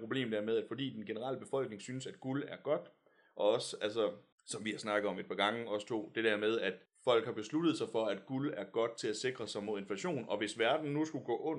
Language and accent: Danish; Zealand, Denmark; nu er jeg nede fra Sydsjælland, og man plejer at joke med, at vi er toppen af de norske fjelle